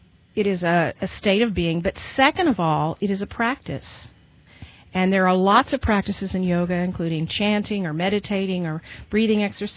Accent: the South, United States; I grew up in the South. I was lucky enough to have parents who were not racially prejudiced, but I lived in a culture where that was rampant.

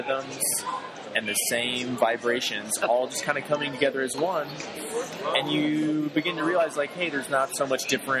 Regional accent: Cedar Rapids, Iowa, United States; So, I'm originally from Iowa, Cedar Rapids, Iowa. You know, it's a city, not too big, about 150,000. Spent most of my life, actually all of my life there.

